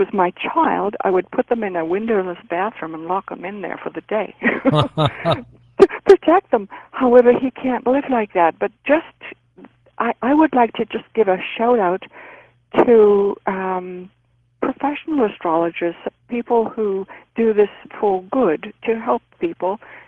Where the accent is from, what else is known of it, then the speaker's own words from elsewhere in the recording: Canada; as a Canadian